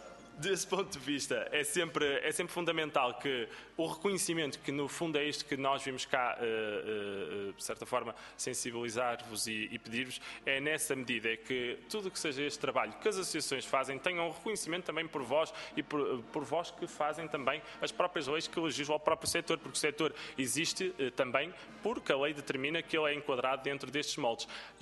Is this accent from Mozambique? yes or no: no; Norte, Portugal; O Alto Minho, de onde eu sou, não tem as mesmas necessidades do que tem o Algarve.